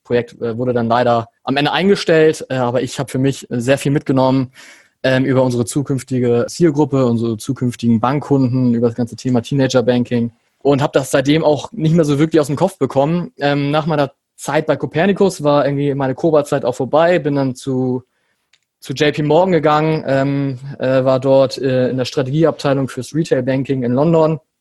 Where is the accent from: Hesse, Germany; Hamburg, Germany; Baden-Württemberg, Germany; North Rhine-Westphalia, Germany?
Hamburg, Germany; 31 Jahre alt, lebe in Hamburg, bin auch Hamburger